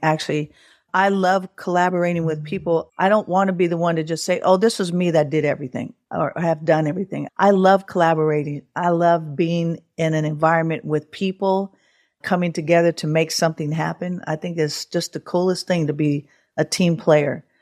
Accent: Oakland, California, United States; moved away as an adult; So I moved from Oakland, where I was born and raised.

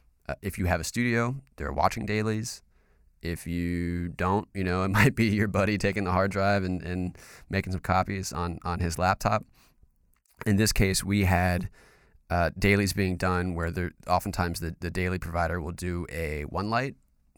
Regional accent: North Carolina, United States; It's not the South. I'm from North Carolina.

